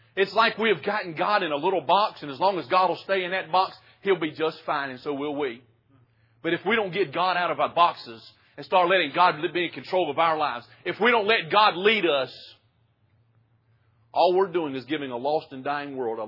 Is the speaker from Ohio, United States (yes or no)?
no; Florida, United States; now in North Carolina, United States; You know, I grew up in Florida. We never had any power outages.